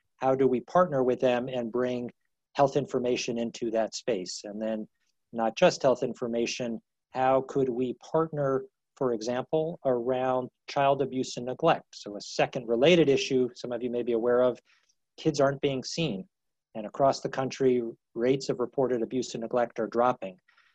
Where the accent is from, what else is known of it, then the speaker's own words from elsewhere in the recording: New Jersey, United States; also born or lived in Boston; Now, I grew up in New Jersey, spent time in Boston and other locations